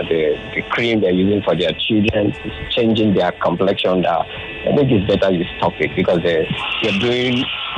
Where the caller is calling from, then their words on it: Ikorodu, Lagos, Nigeria; I'm calling from Ikorodu.